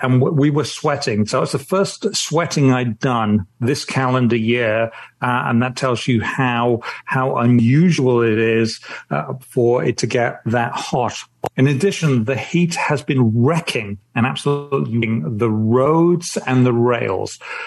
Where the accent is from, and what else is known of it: United Kingdom